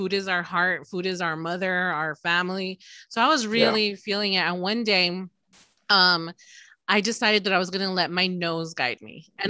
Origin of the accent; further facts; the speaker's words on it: Texas, United States; So I'm from Texas. I'm a Texan.